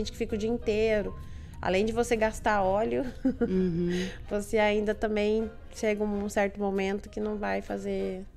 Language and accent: Portuguese; Taubaté, São Paulo, Brazil; Sou de Taubaté.